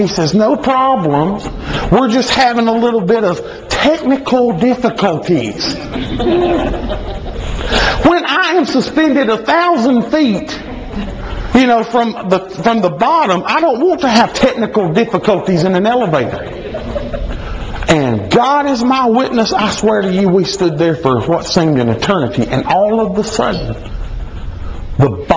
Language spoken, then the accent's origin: English; Ranburne, Alabama, United States; I'm originally from Ranburn, Alabama. Anybody know where that's at?